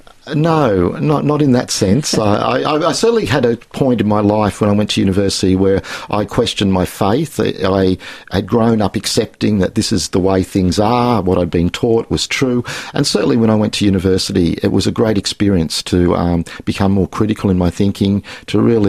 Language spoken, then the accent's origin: English; Windsor, New South Wales, Australia; Well, we grew up in Western Sydney, in Windsor, which is sort of a semi-rural area